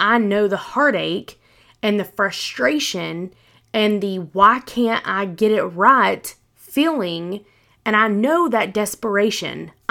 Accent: the South, United States; I was raised in the South and it wasn't exactly the cleanest of ingredients, okay?

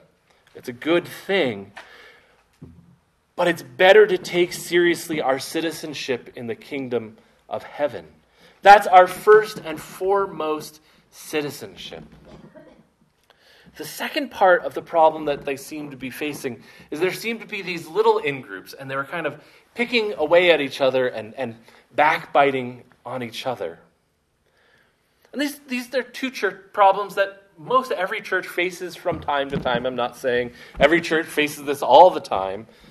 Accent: Maine, United States; Probably most of you know that I was born and raised in Maine. What some of you may not know is that most of my family, going back several generations, was also born and raised in Maine.

